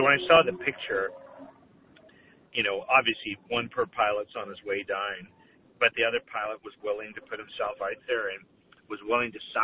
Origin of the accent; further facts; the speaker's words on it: Belfast, Northern Ireland, United Kingdom; I grew up in Belfast, so my great-grandfather worked on the Titanic